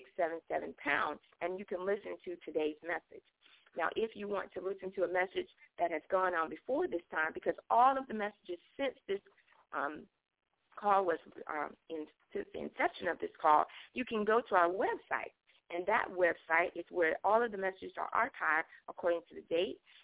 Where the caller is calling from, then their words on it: Columbia, South Carolina, United States; I am greeting you from Columbia, South Carolina.